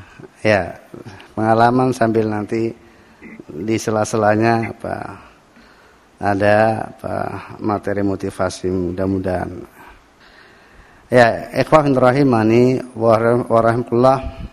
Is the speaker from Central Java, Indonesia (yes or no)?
yes; Kebumen, Central Java, Indonesia; desa yang sangat ya, terpencil ya. Di salah satu kecamatan di Kota Kebumen, Kecamatan Petanahan. Ya. Datang ke Jogja dalam keadaan belum bisa baca Al-Quran ya. Wajar, kampung saya kampung Abangan ya.